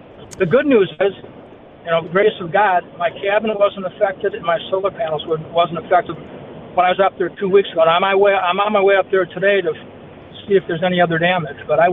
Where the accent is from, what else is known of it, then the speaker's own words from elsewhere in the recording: Petoskey, Michigan, United States; So I'm from Petoskey originally.